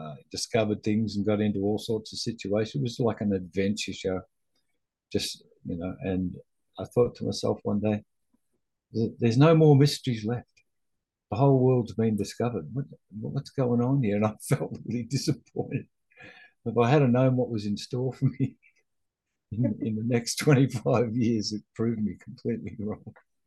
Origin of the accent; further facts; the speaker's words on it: Australia; now in Canada; I'm an Aussie. I guess you can all tell by the accent. Who's ended up living in Canada and North America for the last 23 years, perhaps 24 years. I left Australia